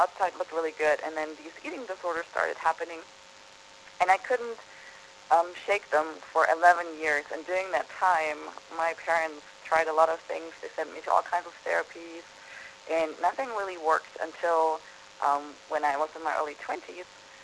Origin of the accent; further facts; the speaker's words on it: Germany; moved away as an adult; now in United States; I'm from Germany originally, so I ended up in the United States in my late 20s